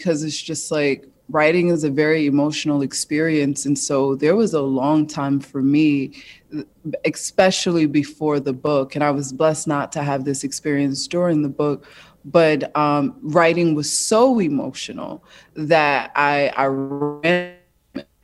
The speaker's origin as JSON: {"language": "English", "town": "Newark", "region": "New Jersey", "country": "United States", "said": "I come from Newark, New Jersey. And so I'm digging in these moments of being on Lyons Avenue and Chancellor."}